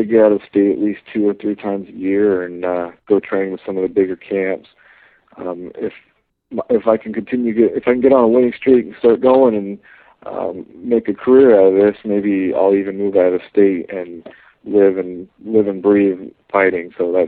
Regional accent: Alaska, United States; A lot of people underestimate us just because we're from Alaska

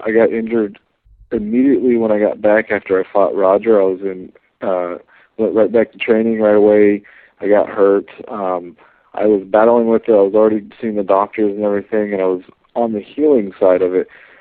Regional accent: Alaska, United States; A lot of people underestimate us just because we're from Alaska

